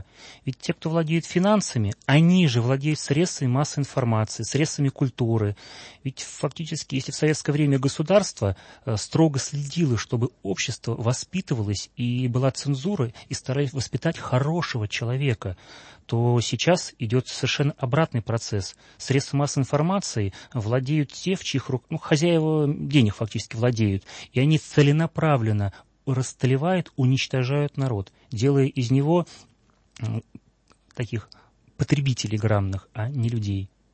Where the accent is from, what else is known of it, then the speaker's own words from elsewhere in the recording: Russia; Я вырос в России и хорошо знаю ее историю.